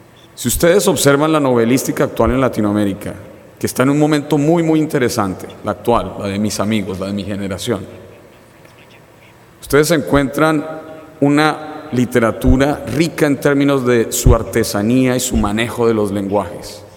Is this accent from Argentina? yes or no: no; Colombia; soy un escritor colombiano, pero que suele escribir en inglés